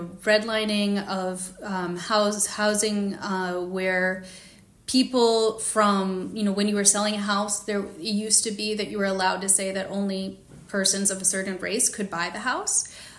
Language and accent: English; Illinois, United States; And I think also just as a Chicagoan, I grew up in the Chicago suburbs.